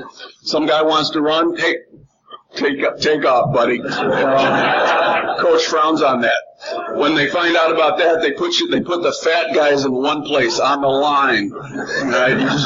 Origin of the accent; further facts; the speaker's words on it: Chicago, Illinois, United States; I grew up in Chicago.